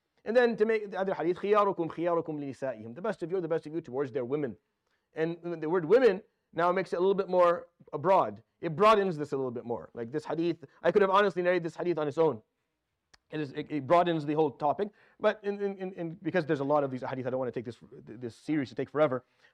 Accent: Syria; But I come from Syria, we don't use it that way. Ahli is my parents.

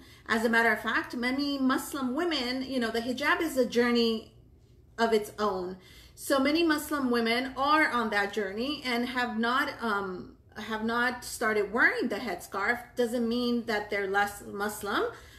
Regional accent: United States; I am a convert. I am Mexican American.

